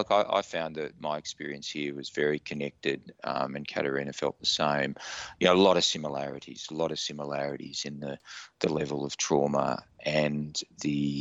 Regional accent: Australia; I was from Australia

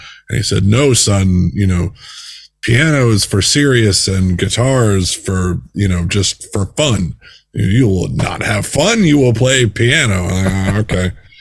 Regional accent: Nashville, Tennessee, United States; now in Washington, D.C., United States; I'm previously from Nashville. Right now, I live right outside of Washington, D.C.

